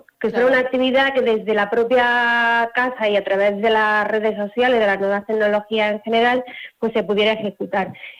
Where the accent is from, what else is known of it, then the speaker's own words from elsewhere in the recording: Lucena, Andalusia, Spain; que son también aquí en Lucena, de donde yo soy